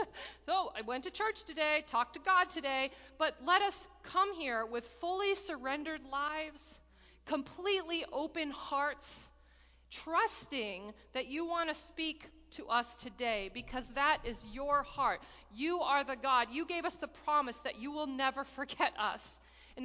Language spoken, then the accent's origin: English; New Hampshire, United States; I grew up in New Hampshire, she lived in Vermont.